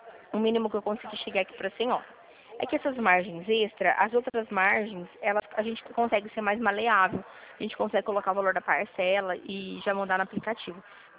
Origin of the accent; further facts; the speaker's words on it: Dracena, São Paulo, Brazil; Eu sou de Dracena. É pertinho. Fica uns quilômetros aí. Sou de Dracena. Eu trabalho aqui em Dracena.